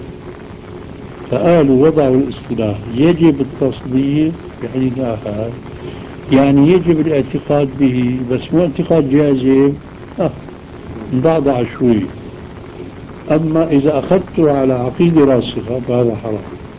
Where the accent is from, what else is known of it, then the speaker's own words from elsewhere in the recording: Aleppo, Aleppo Governorate, Syria; فهو بعث وانا من حلب